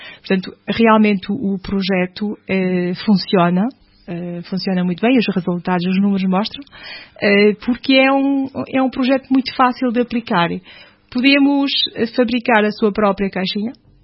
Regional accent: Portugal; also born or lived in France; Sou bem portuguesa

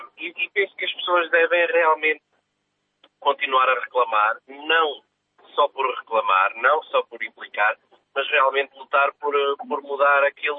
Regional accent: Coimbra, Centro, Portugal; Todos nascidos e criados em Coimbra.

